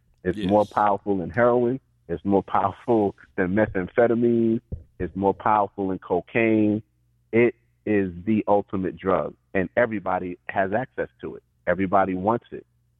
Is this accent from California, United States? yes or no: no; Brooklyn, New York, United States; I remember being a child growing up in Brooklyn